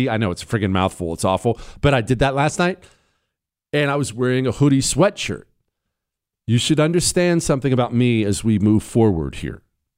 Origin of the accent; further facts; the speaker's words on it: Rocky Mountains, United States; I should have known this. I grew up in the Rocky Mountains.